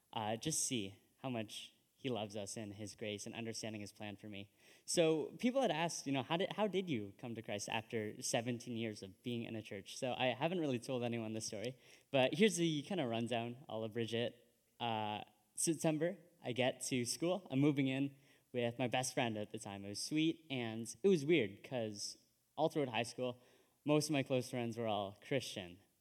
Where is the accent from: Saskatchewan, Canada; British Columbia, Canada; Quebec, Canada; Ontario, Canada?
Ontario, Canada; Brockville; So I am from Brockville. I'm from here. I've been here for the last 18 years, and I'm currently going into second year at Queen's University in Kingston